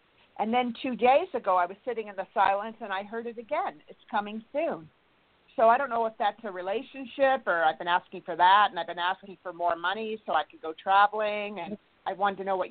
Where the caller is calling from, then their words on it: California, United States; I'm from California. How are you all?